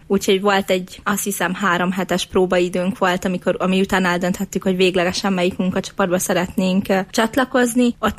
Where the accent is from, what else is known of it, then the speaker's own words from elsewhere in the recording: Ózd, Borsod-Abaúj-Zemplén, Hungary; Hát én egy cigány soron nőttem fel Ózd mellett